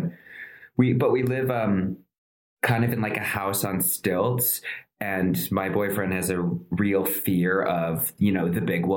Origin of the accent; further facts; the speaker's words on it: Indiana, United States; also born or lived in Chicago; I was born in Chicago, but I grew up in Indiana. I can't claim being from Chicago, you know.